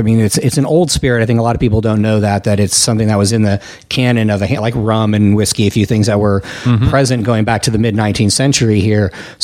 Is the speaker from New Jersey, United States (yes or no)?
no; California, United States; I'm from the Bay Area originally.